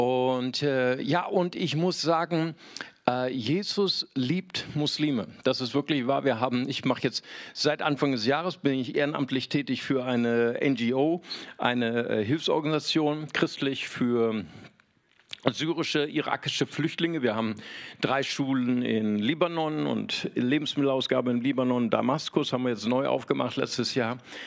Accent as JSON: {"language": "German", "town": "Bonn", "region": "North Rhine-Westphalia", "country": "Germany", "said": "Ja, ich komme, wie gesagt, aus Bonn."}